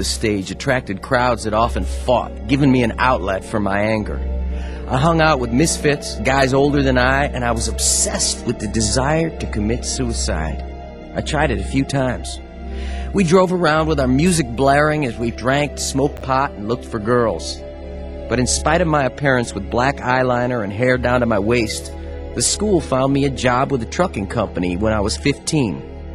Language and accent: English; Goshen, Ohio, United States; I grew up in Goshen, Ohio, a small country town, the oldest of four with two younger brothers and a sister.